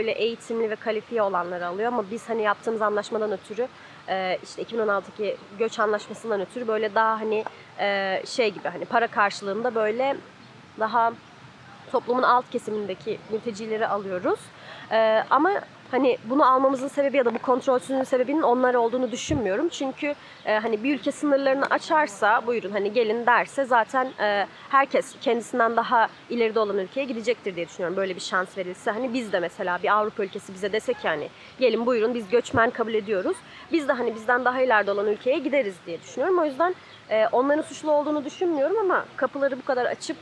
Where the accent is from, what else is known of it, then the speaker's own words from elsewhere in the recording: Ankara, Turkey; Yani şöyle, 3. sınıftan beri Ankara'da yaşıyorum. O yüzden Ankaralıyım diyebilirim.